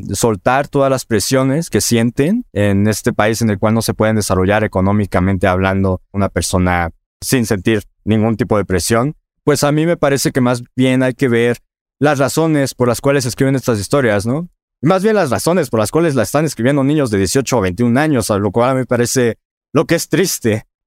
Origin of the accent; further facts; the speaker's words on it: Mexico; Como mexicanos, todo el tiempo estamos escuchando más o menos banda o corridos.